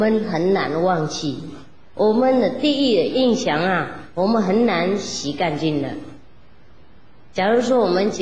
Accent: China; 我们中国人呢、啊、也有一个故事，

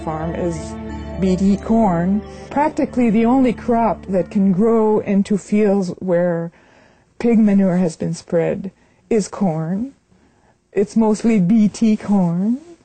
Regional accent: Richelieu, Quebec, Canada; born there; I was born here in Richelieu. My parents came from Montreal when they got married.

